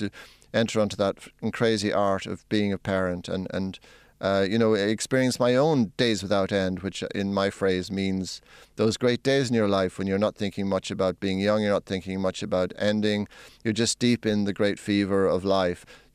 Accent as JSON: {"language": "English", "country": "Ireland", "said": "genetics as an Irishman, I'd have to put a question mark over. Like all peoples, I mean, if we are a people, we are capable of extraordinary, redeeming generosity"}